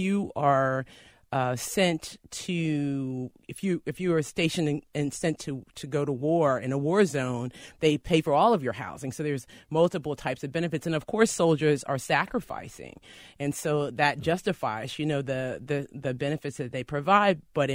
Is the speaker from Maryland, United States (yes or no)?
yes; Silver Spring, Maryland, United States; born there; also born or lived in Georgia / Texas; I was born in Silver Spring, Maryland, and then we moved to Georgia for a period and then to Texas.